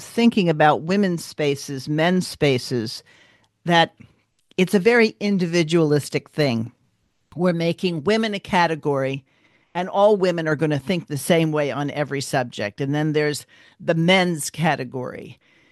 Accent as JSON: {"language": "English", "town": "San Jose", "region": "California", "country": "United States", "tie": "born or raised there", "said": "like for example, in my hometown, San Jose, there was big news"}